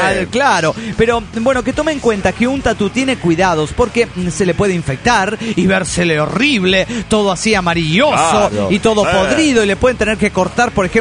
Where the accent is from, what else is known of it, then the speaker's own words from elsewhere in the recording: Tierra del Fuego, Argentina; de Tierra del Fuego, Argentina. Hola, gente.